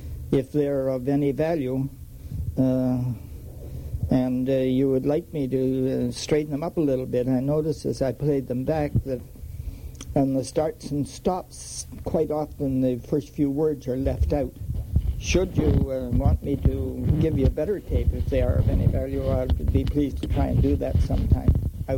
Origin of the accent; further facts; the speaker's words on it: Rothesay, New Brunswick, Canada; when he knew I was from Rossi, he spoke with great respect of Rupert